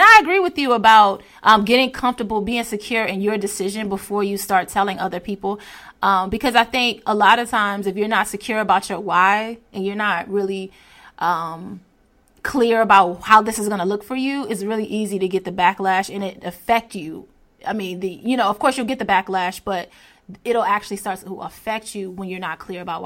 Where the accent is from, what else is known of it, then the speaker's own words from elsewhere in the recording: Virginia, United States; I grew up near, I grew up in Hampton Roads near PETA.